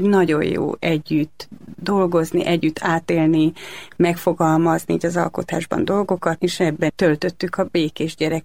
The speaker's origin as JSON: {"language": "Hungarian", "town": "Nagykanizsa", "region": "Zala", "country": "Hungary", "tie": "born or raised there", "also_born_or_lived": "Gelénháza", "said": "Gelénházán éltek a szüleim, mikor megszülettem. Zalai vagyok, aztán később Nagykanizsára költöztünk, és gyerekkoromban iskolába ott jártam."}